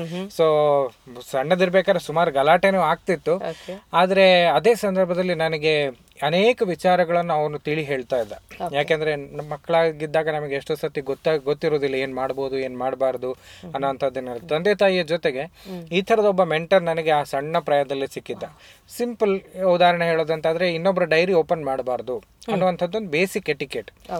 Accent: Sullia, Karnataka, India; ನಾನು ಹುಟ್ಟಿ ಬೆಳೆದಿದ್ದೆಲ್ಲ ಸುಳ್ಯದಲ್ಲಿ, ದಕ್ಷಿಣ ಕನ್ನಡ ಜಿಲ್ಲೆಯಲ್ಲಿ ಇದೆ, ಮಡಿಕೇರಿಯಿಂದ 50 ಕಿಲೋಮೀಟರ್ ಕೆಳಗಡೆ.

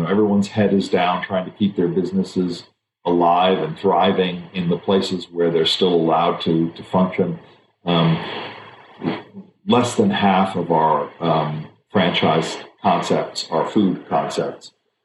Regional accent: Germany; moved away as an adult; now in United States; I grew up in Germany until I was 19 years old, and came to the United States to begin my career and my education

